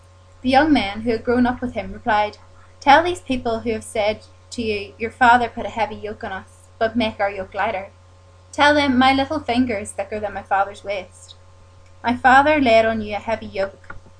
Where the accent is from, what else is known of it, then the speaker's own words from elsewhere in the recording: Mullavilly, Northern Ireland, United Kingdom; I'm from Mullavilly, and I am reading 1 Kings chapter 12.